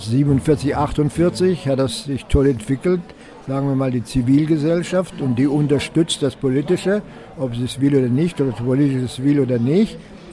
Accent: France; German is a second language; now in Germany; Also ich bin in zwei Orten zu Hause, obwohl ich nicht dazugehöre, als Franzose in Deutschland und als Atheist im französischen Katholizismus.

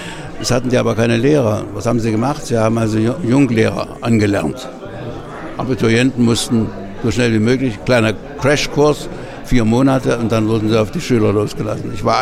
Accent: Saxony, Germany; now in Berlin, Germany; Also ich bin ja nicht hier in Berlin geboren. Ich habe meine Kindheit nicht hier verbracht, sondern in Sachsen.

